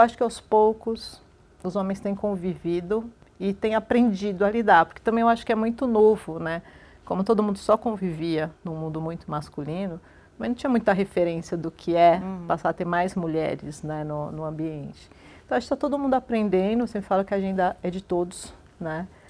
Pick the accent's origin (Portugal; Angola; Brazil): Brazil; Minas Gerais; Eu sou mineira, então eu sou tranquila, né?